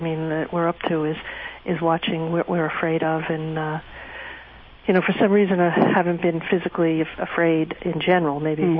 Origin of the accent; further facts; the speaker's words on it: New York, United States; I'm from New York.